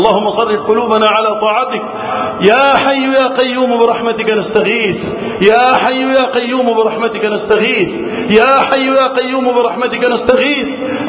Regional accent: Egypt; اللهم احفظ بلدنا مصر وسائر بلاد المسلمين من الفتن

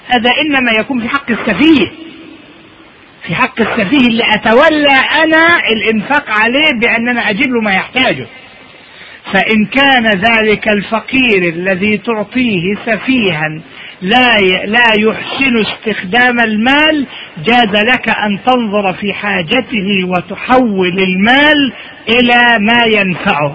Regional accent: Egypt; يعني احنا برضو عندنا في مصر اللي بيتباع مال الجبنة

